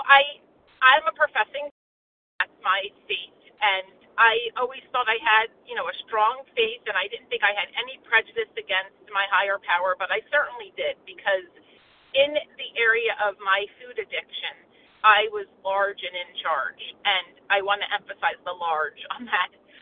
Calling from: New Jersey, United States; Hi, good morning. … in New Jersey.

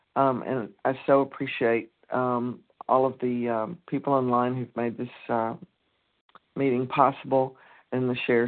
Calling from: Nashville, Tennessee, United States; Good morning. … from Nashville, Tennessee.

